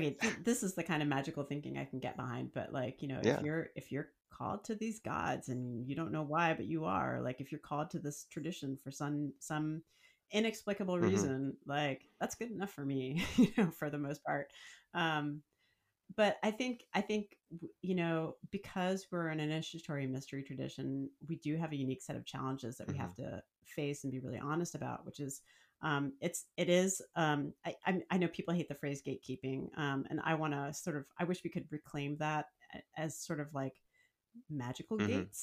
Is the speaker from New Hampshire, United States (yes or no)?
no; New Jersey, United States; I'm from New Jersey, whatever the gods of New Jersey are.